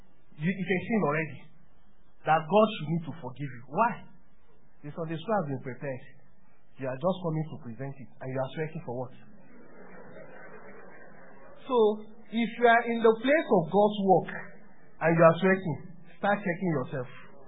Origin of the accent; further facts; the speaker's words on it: Nigeria; Where are you from? I said Nigeria.